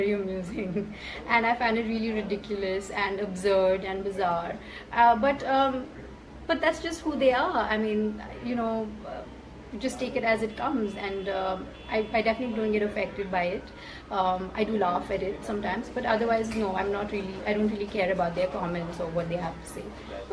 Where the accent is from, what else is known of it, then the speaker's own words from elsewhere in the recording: India; when the owner of the shop knew that I was from India